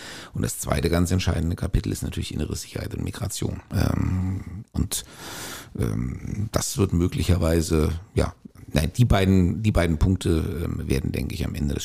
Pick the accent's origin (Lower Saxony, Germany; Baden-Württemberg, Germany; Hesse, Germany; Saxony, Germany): Hesse, Germany; Ja, wir Hessen.